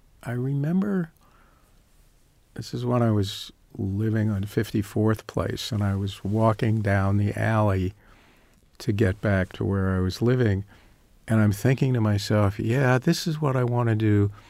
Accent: Virginia, United States; Well, I grew up in Northern Virginia. My parents were both from Boston.

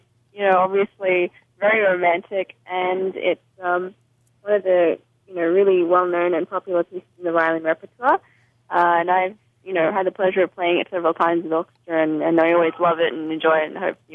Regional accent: Sydney, New South Wales, Australia; now in United States; That's my hometown, Sydney, Australia.

